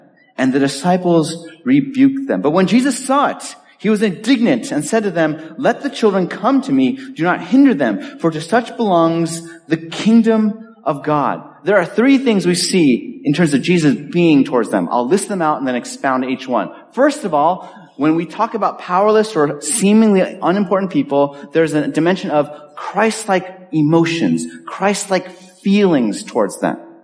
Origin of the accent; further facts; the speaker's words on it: Los Angeles, California, United States; I grew up in Los Angeles